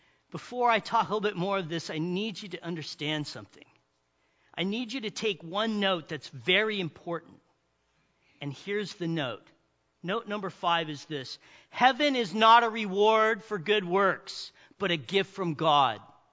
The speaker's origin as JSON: {"language": "English", "town": "Big Bear", "region": "California", "country": "United States", "tie": "born or raised there", "said": "my friend Jimmy, who I grew up with in Big Bear, he's hanging out with me. When I moved to Palm Springs, he moved down to Newport area"}